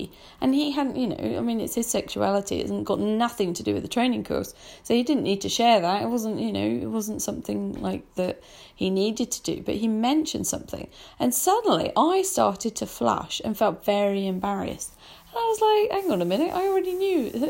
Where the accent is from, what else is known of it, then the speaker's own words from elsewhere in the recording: Brighton, South East England, United Kingdom; I grew up in Brighton